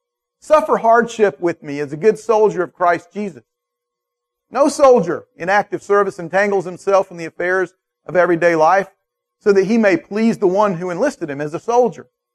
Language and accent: English; Atlanta, Georgia, United States; because I didn't know anybody else in Atlanta, even though I grew up in Atlanta.